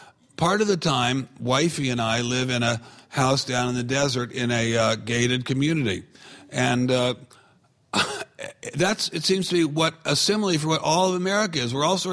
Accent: Washington, District of Columbia, United States; I guess we do learn a little bit of history growing up in Washington, D.C., as I did.

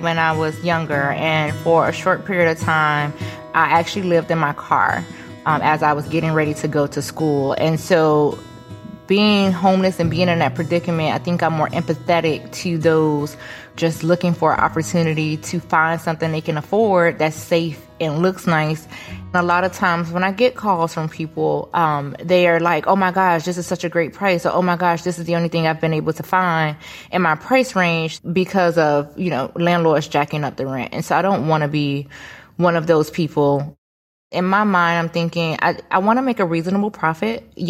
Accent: Atlanta, Georgia, United States; from Atlanta, Georgia, the owner and operator of Taylor Properties.

